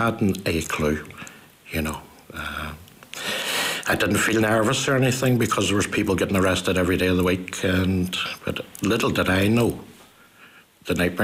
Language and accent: English; Derry, Northern Ireland, United Kingdom; I grew up in Derry, obviously, and led, I suppose, a normal life. I don't actually remember peace in Derry.